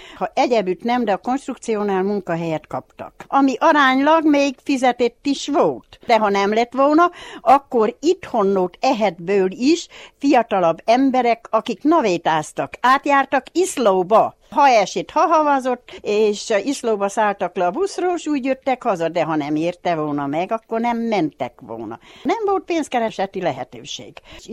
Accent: Hungary; born there; Eherdén, itt is születtem

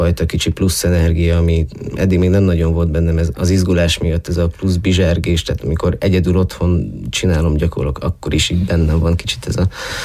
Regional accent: Szabolcs-Szatmár-Bereg, Hungary; now in Romania; A határ túlfeléről, Magyarországról, Fehérgyarmatról, pontosabban mellette egy kis faluból. Ez Szatmár-Németitől 40 kilométerre van a határ mellett.

